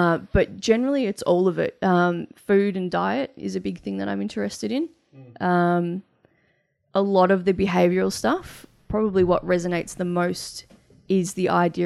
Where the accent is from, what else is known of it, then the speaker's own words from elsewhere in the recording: Broadmeadows, Victoria, Australia; I'm actually from Broadmeadows originally.